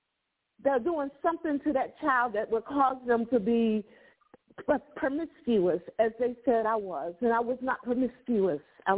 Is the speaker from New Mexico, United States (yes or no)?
no; Windfall, North Carolina, United States; born there; I was born in North Carolina on the Outer Banks, near the Outer Banks.